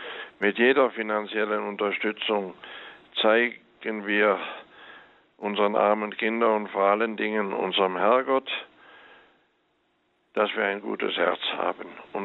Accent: Rhineland, Germany; born there; Mal so gesagt, ich bin geborener Rheinländer.

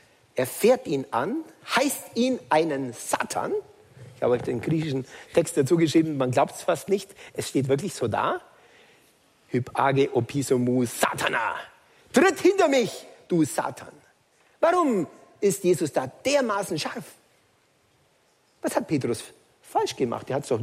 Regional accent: Baden-Württemberg, Germany; Ich bin ein Schwabe, wie Pater Buchob vor mir.

